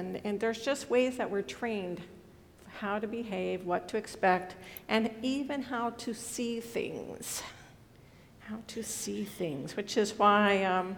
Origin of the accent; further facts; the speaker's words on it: California, United States; I've told you before, I grew up in Northern California a few decades ago